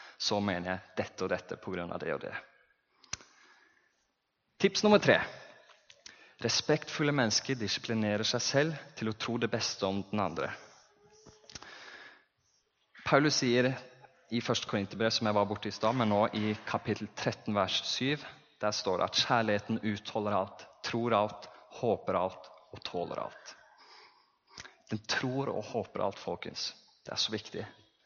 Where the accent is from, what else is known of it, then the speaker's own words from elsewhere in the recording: Herøya, Telemark, Norway; der jeg vokste opp på Herøya